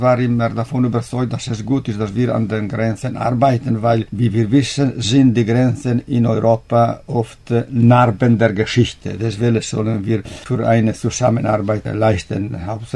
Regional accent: Trento, Trentino-Alto Adige, Italy; German is a second language; Und dann bin ich wieder zurück zu meiner Heimat nach Trient gekommen.

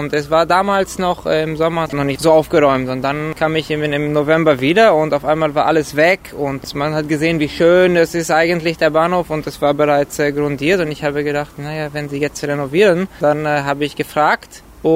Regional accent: Munich, Bavaria, Germany; now in Berlin, Germany; Ich bin Anfang 30. Ich komme eigentlich aus München und lebe zurzeit in Berlin.

